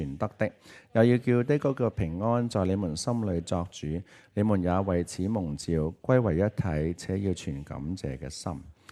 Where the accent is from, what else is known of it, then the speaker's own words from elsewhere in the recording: China; 很多时候我们中国人都挺容易的，我不想说中国人